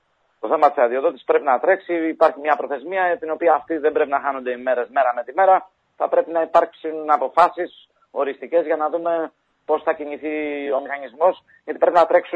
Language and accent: Greek; Patras, Western Greece, Greece; σαν πατρινοί